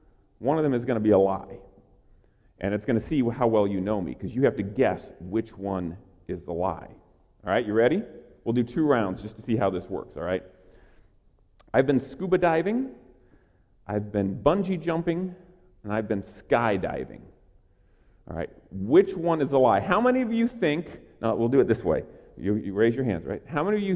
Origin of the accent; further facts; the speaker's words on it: Oregon, United States; born there; Now, how many of you think I was not born in Oregon? A couple of you don't think I was born in Oregon, all right?